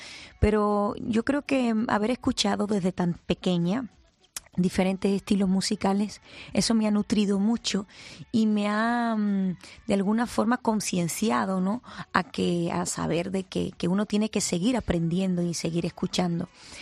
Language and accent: Spanish; Spain; Yo soy una persona que me siento muy orgullosa de donde soy. Y además, siempre lo digo, soy española y me encanta mi país.